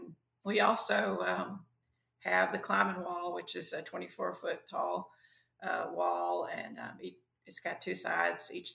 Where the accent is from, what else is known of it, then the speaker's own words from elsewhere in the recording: Hartselle, Alabama, United States; So I grew up in Hartselle, actually, but I did move away for a little while and went to college in Tennessee.